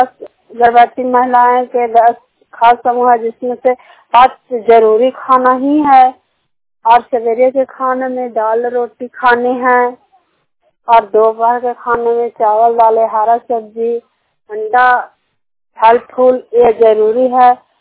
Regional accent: Bihar, India; सखी पंचायत के निवासी हूँ, नालंदा जिला के रहने वाली हूँ।

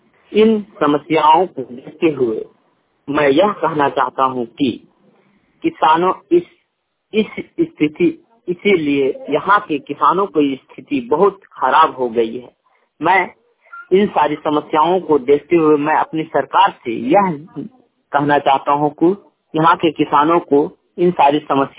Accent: Badam, Jharkhand, India; ग्राम post बादम, थाना बड़कागांव, जिला हजारीबाग का निवासी हूँ।

